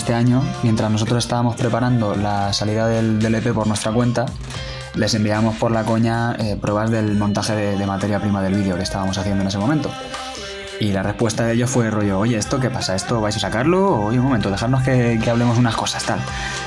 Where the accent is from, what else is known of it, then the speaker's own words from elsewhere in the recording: Elche, Valencian Community, Spain; somos de Elche y hacemos música.